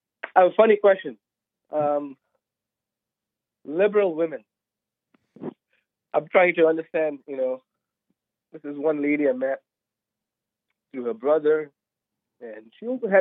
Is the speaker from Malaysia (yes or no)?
yes; Malaysia; moved away as an adult; now in New York, United States; I'm originally from Malaysia.